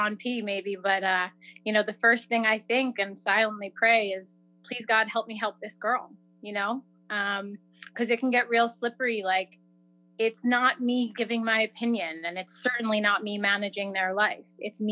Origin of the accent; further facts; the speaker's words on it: New York, United States; I'm an addict and an alcoholic. I'm from New York